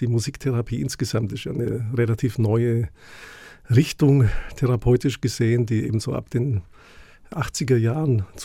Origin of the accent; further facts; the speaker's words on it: Memmingen, Bavaria, Germany; Ich komme aus Memmingen im Allgäu.